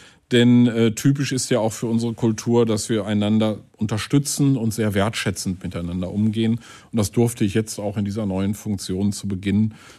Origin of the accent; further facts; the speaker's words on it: Bochum, North Rhine-Westphalia, Germany; also born or lived in Munich / Castrop-Rauxel; Also ich stamme aus Bochum. Ich bin in Bochum aufgewachsen und dann habe ich tatsächlich nach Stationen zum Beispiel in München in Castrop-Rauxel gewohnt.